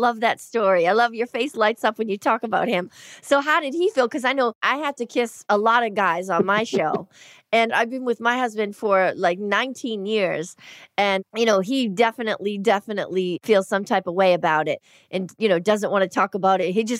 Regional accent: Boston, Massachusetts, United States; I grew up in Boston and you had to be really tough.

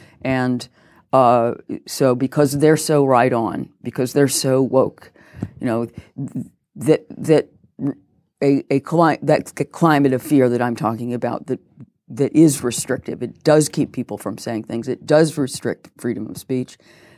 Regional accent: United States; accent: American; moved away as an adult; now in United Kingdom; You can tell by my accent that I'm American, but I have been in the U.K. over 30 years. So I've really protected that accent.

